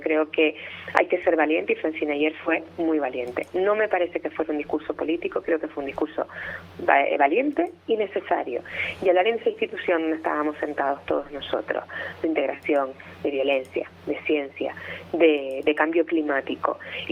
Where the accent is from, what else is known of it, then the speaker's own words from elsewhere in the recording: Canary Islands, Spain; Los que estamos a 2.000 kilómetros del continente somos canarias, ellos están apenas a 100.